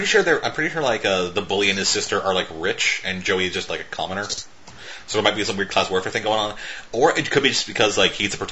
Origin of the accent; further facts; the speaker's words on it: Canada; I'm Canadian, so I guess that doesn't count.